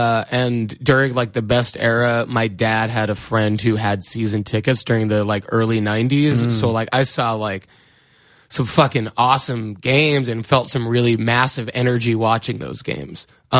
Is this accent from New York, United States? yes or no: yes; New York, United States; this person from New York, I'm from New York. I like the team, you know?